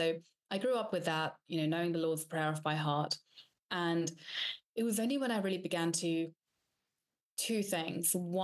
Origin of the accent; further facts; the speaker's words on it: England, United Kingdom; also born or lived in Slovakia; I wasn't baptized or anything as a child growing up in Slovakia. Then growing up in England, I went to a Church of England school.